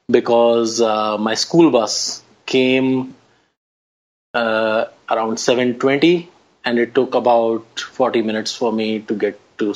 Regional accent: Delhi, India; And so I grew up in Old Delhi, and certainly the area that I grew up in was like that, but not all of Delhi is like that.

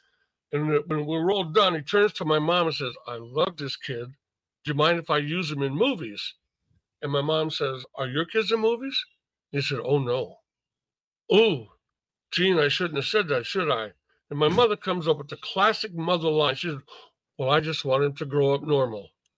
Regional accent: Connecticut, United States; I grew up in Connecticut, by the way, East Coast kid.

